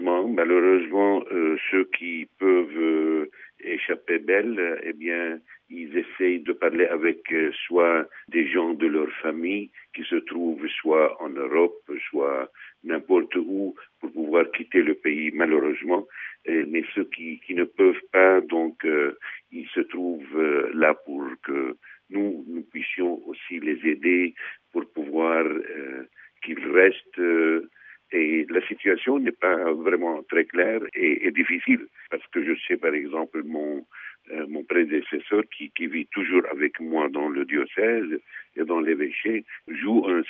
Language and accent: French; Syria; Nous sommes avant tout des Syriens, nous ne sommes pas donc des chrétiens ou des musulmans, nous sommes des Syriens pour qui la Syrie est notre pays, c'est une terre où nous avons vécu et nous continuons à vivre.